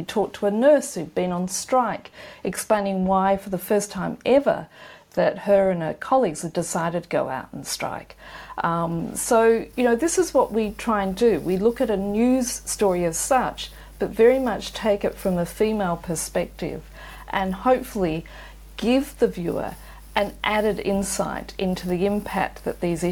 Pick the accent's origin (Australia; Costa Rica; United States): Australia; I think you can tell by my accent, I'm a very proud Australian.